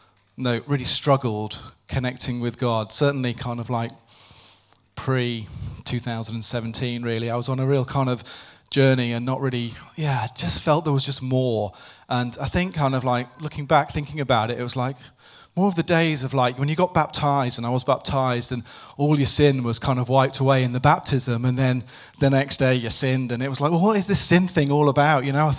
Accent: Birmingham, West Midlands, United Kingdom; born there; Is it like I was born in Birmingham?

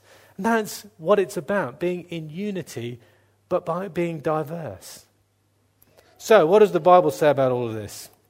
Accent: South West England, United Kingdom; I mean, I'm from Cornwall

